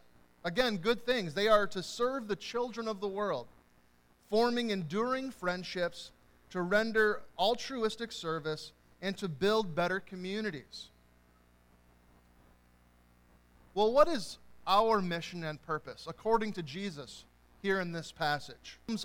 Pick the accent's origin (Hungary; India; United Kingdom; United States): United States; Midwest; We're from the Midwest. We might want to be nice.